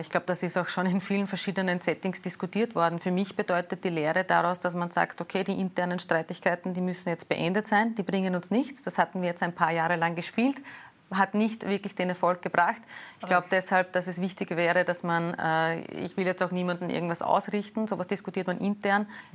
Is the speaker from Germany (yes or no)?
no; Vienna, Austria; ich bin Wienerin, das hört man jetzt vielleicht ein bisschen heraus